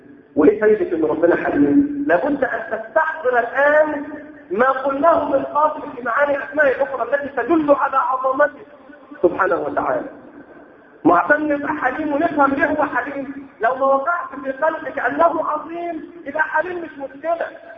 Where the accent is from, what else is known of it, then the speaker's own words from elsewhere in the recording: Egypt; عندنا في مصر هنا بيسفروا بنوع ايه؟ سبوا الدين.